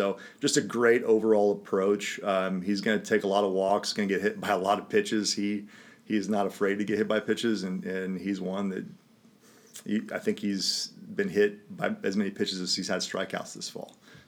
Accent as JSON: {"language": "English", "region": "Indiana", "country": "United States", "tie": "born or raised there", "said": "Growing up in Central Indiana, you know, we had the Cubs."}